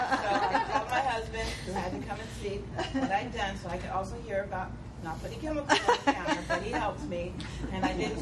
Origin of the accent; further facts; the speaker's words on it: New York, United States; born there; also born or lived in Germany; So I was born in New York, but I lived a lot in Germany, speak some in Holland, places like that.